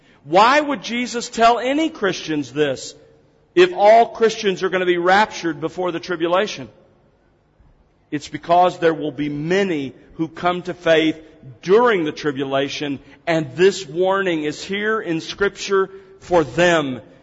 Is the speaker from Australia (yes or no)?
no; Gulf Coast, United States; now in Dallas, United States; I grew up on the Gulf Coast of the South U.S., and we had thunderstorms that came in almost every afternoon off of the Gulf of Mexico during the summertime.